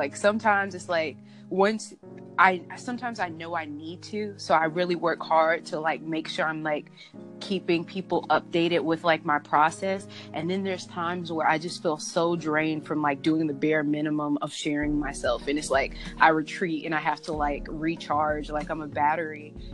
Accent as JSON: {"language": "English", "region": "Louisiana", "country": "United States", "said": "Like, my family is heavily Baptist. I'm from Louisiana, so it's like they're very traditional."}